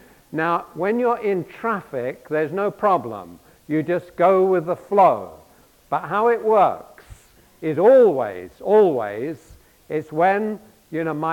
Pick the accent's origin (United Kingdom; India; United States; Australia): United Kingdom; England; growing up in England, we're surrounded by nations who drive on the right-hand side of the road.